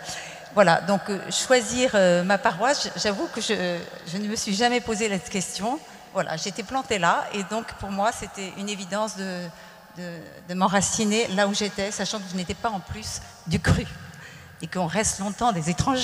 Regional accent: Versailles, Île-de-France, France; j'ai grandi à Versailles

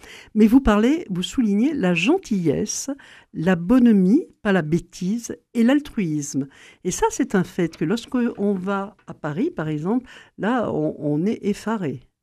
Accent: Algeria; je suis arrivée en Allemagne. Et je ne venais pas de Toulouse, je venais d'Algérie.

